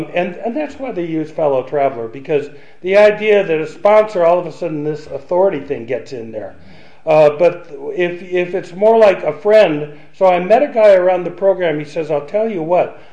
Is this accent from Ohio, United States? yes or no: yes; Cleveland, Ohio, United States; you've had a glimpse of how I was raised back in Cleveland, Ohio